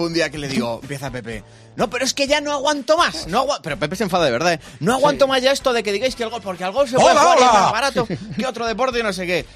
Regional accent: Carranque, Castilla-La Mancha, Spain; Se llama Josué, es el cura de Carranque

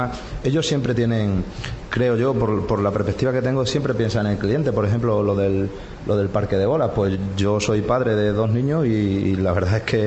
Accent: Mérida, Extremadura, Spain; yo me siento extremeño y me siento meritense

